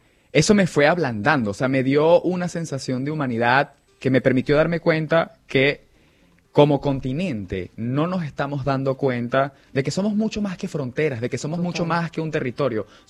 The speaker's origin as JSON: {"language": "Spanish", "country": "Venezuela", "moved": "as an adult", "lives_now": "Peru", "said": "yo salí de Venezuela como periodista."}